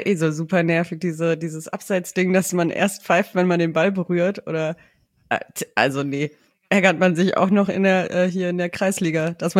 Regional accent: Baden-Württemberg, Germany; Ich bin ja auch aus Schwaben.

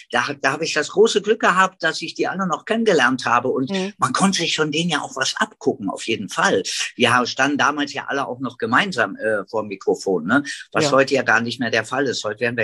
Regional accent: Berlin, Germany; also born or lived in Madrid, Spain; Und ich bin ja auch in Madrid geboren und bin dann aber als Baby mit der Mama, die ja Deutsche war, wieder zurück nach Deutschland, nach Berlin gekommen und dann hier in Berlin aufgewachsen, wie man sagt. Aber habe halt die spanischen Wurzeln durch den Papa.

